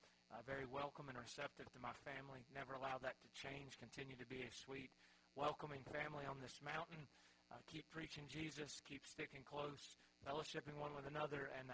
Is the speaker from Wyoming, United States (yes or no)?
no; Charlotte, North Carolina, United States; also born or lived in Greensboro, United States; I'm not from Alabama. I'm actually from Charlotte, North Carolina. My dad and mom still live there. My sisters live around there a little bit. My brother lives there. But we grew up in a pastor's home, so we were a little bit everywhere.